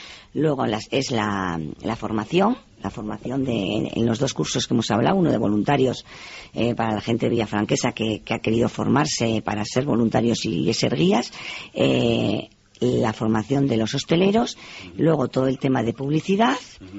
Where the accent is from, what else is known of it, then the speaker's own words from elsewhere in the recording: Spain; como a mí como villafranquesa me interesa mi pueblo poner en valor.